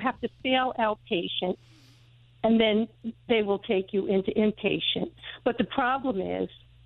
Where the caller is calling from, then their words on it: East Fishkill, New York, United States; East Fishkill.